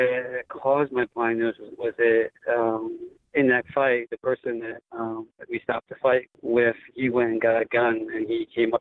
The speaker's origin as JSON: {"language": "English", "town": "Honolulu", "region": "Hawaii", "country": "United States", "tie": "born or raised there", "said": "my hometown is Honolulu, Hawaii."}